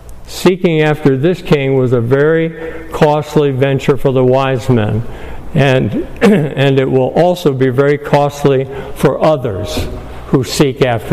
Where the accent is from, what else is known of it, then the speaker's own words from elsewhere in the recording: New Hampshire, United States; I'm from New Hampshire, as you know. New Hampshire is one of the states in the Union, remember? Okay, up there in the Northeast.